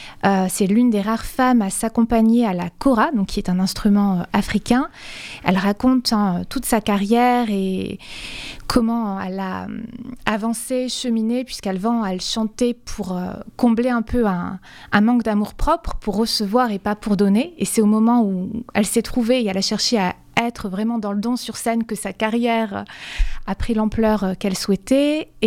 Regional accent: Corsica, France; now in Marseille, France; J'ai grandi en Corse, dans l'extrême sud, et je suis venue à Marseille pour continuer mes études musicales au conservatoire, en chant lyrique à la base.

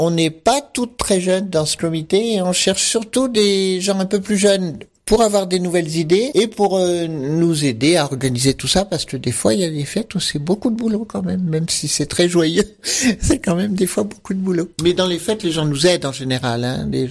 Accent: Grenoble, Auvergne-Rhône-Alpes, France; moved away as an adult; now in Paris, France; moi qui suis arrivée de Grenoble il y a 40 ans, mais je suis quand même la parisienne, même si je venais de Grenoble, parce que ma mère, elle est pas née ici.

